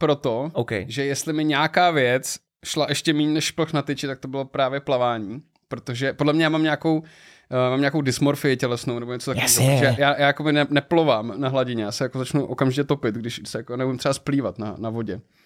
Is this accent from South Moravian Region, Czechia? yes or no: no; Liberec, Liberec Region, Czechia; moved away as an adult; když jsem z Liberce odešel do Prahy na vejšku